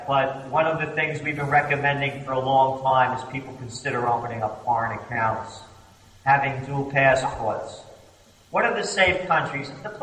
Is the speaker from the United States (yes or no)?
yes; New York, United States; accent: New York; I'm a New Yorker, as you may tell by my slight accent. And I know the Hudson River upside down.